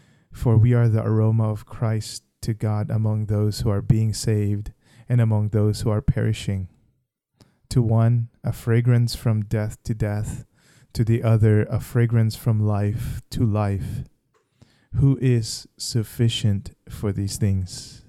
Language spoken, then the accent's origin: English; Philippines; now in United States; So Lynn and I are coming from different Asian American background. I'm Filipino, she is Vietnamese.